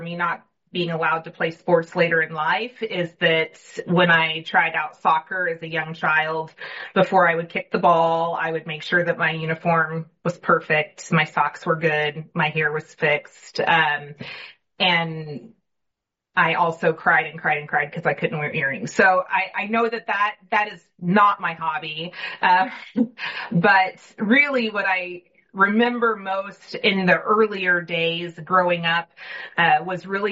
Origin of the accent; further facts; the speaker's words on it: Wichita, Kansas, United States; now in Overland Park, United States; So I will say I'm a Kansas girl with a little bit of Oklahoma thrown in. So I was born in Wichita. I live in Overland Park now. So I've started and ended sort of in Kansas.